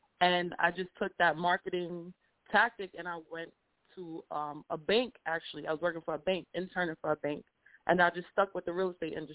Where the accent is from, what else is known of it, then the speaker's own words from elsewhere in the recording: Brooklyn, New York, United States; now in Queens, United States; I'm from Brooklyn, but I live in Jamaica, Queens.